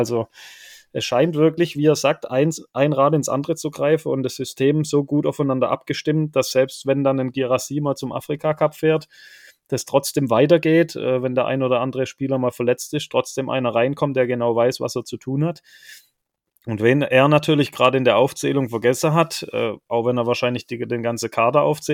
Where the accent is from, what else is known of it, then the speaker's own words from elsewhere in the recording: Baden-Württemberg, Germany; weil ich eben da auch groß geworden bin in der Region und früher eben auch das ein oder andere VfB-Trikot mal anhatte